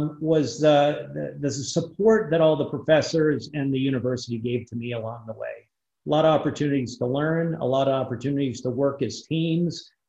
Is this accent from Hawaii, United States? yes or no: no; Michigan, United States; And growing up in the Upper Peninsula, the focus was really going to a Big Ten school.